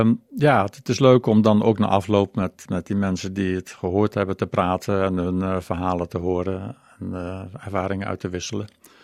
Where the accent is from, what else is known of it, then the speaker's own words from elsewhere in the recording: Oosterbeek, Gelderland, Netherlands; En ik ben geboren en getogen in Oosterbeek. Daar is eigenlijk geen ijs in de buurt.